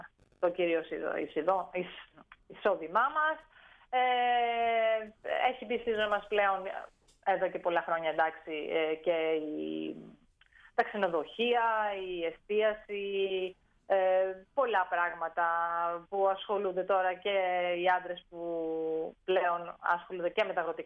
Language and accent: Greek; Pinakates, Thessaly, Greece; Εγώ είμαι μόνιμη κάτοικος. Εγώ είμαι ερωτική μετανάστη της είναι, η καταγωγή μου είναι από τις Πινακάτες